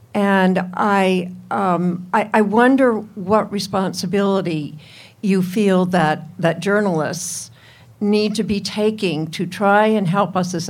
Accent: Erie, Pennsylvania, United States; I'm from Erie, Pennsylvania. And it's a city that I'm appreciating very much, that NPR is highlighting as a very changed city politically.

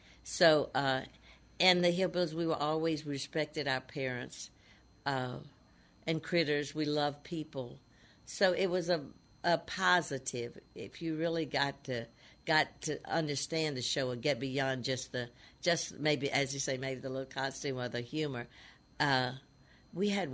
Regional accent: the South, United States; accent: Southern; she was going to help me with my Southern act, get rid of my Southern accent.

